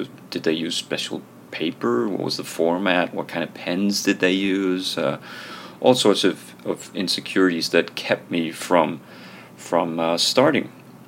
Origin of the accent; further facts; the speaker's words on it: Denmark; English is a second language; That's a Danish name. I live in Denmark. I'm born and bred in Denmark.